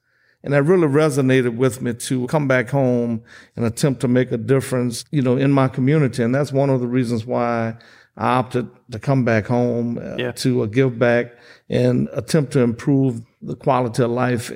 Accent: Franklin, Louisiana, United States; As a matter of fact, I was born in Franklin, Louisiana.

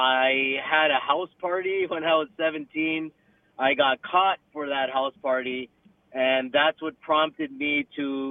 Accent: Canada; I was born and raised in Canada, Indian Muslim background, living in a Western state.

